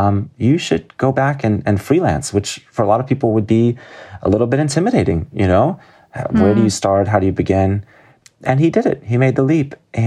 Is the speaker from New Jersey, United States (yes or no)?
yes; New Jersey, United States; it's hard to imagine as a boy growing up in New Jersey, this kind of experience.